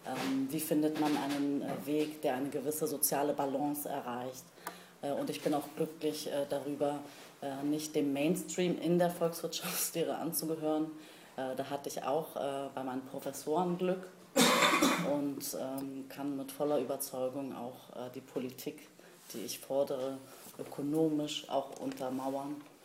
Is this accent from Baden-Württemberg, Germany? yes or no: no; Berlin, Germany; bin 1975 im Wrangelkiez an der Falkensteinstraße geboren und aufgewachsen. Ich bin eine waschechte Kreuzbergerin sozusagen. Ich bin in die Kurt-Schumacher Grundschule gegangen, auch in Kreuzberg, und habe auch mein Abitur in Kreuzberg gemacht, am Hermann-Hesse-Gymnasium. Ich habe in Berlin an der TU Volkswirtschaftslehre studiert